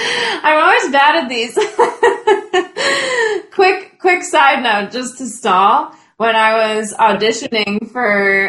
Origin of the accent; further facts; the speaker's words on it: Wakefield, Rhode Island, United States; I am originally from Wakefield, Rhode Island, so southern Rhode Island.